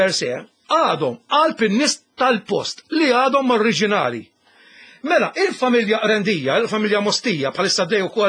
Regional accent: Ħamrun, Southern Harbour, Malta; now in Mosta, Malta; jiena noqgħod il-mosta jiena proprju minn Ħamrun. Noqgħod il-mosta mara jien diġà konsidrat barrani fil-mosta

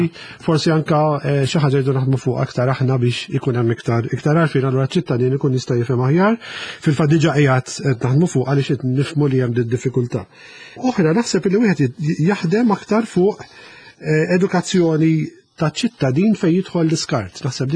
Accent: Rabat, Western Region, Malta; now in Marsaskala, Malta; jien noqgħod f'lokalità li ma twelidx fiha, jiena ġej mir-Rabat u noqgħod Marsa Skala.

